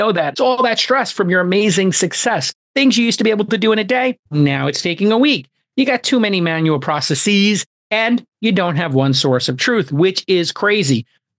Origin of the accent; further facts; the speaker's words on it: New York, United States; And as a New Yorker, and being there on 9/11